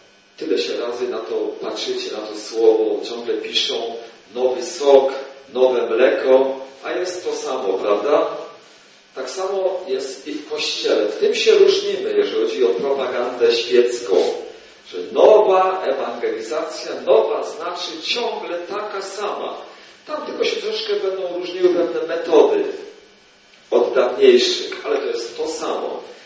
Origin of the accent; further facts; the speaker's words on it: Żywiec, Silesian Voivodeship, Poland; also born or lived in Wrocław / Lublin / Italy; Wychowywałem się w konkretnym miejscu. Pochodzę z Żywca. Potem po maturze poszedłem do seminarium, nie do pięknego Krakowa, ale do Wrocławia. Tam byłem 19 lat. Potem byłem 11 lat w Lublinie.